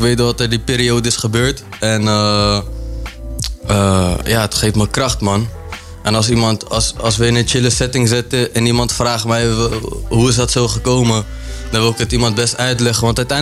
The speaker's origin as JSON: {"language": "Dutch", "town": "Harderwijk", "region": "Gelderland", "country": "Netherlands", "said": "Ik kom uit Harderwijk."}